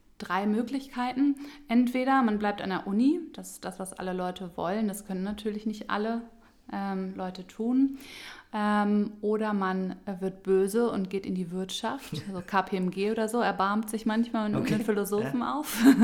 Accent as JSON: {"language": "German", "town": "Hanover", "region": "Lower Saxony", "country": "Germany", "lives_now": "Berlin, Germany", "said": "Ich komme aus Hannover, aber ich war eine lange Zeit weg von hier. Ich habe Philosophie studiert in Münster und dann in Berlin. Und in Berlin bin ich dann auch geblieben."}